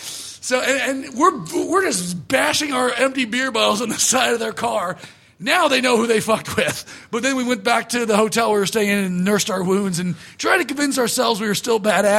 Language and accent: English; Ireland; As an Irishman, I just, that guy's my hero.